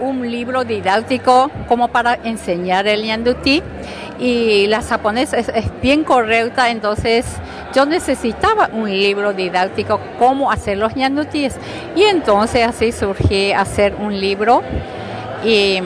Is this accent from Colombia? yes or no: no; Paraguay; yo nacida en Paraguay, soy paraguaya, y bueno, yo me casé con un japonés, y cuando salí de Paraguay